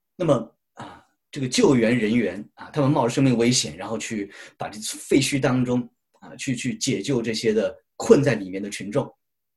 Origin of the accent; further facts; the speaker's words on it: China; 我们中国人的孩子在这个北美呢，一般刚生下来啊，自己带或者爷爷奶奶带、外公外婆带